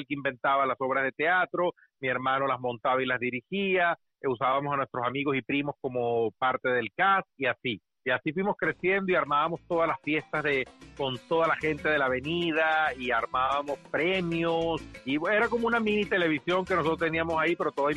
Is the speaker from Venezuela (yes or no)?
yes; Venezuela; nosotros somos árabes de familia, ¿no?, sirios y libaneses. Entonces, crecimos en Venezuela, pero nuestra cultura en realidad era otra.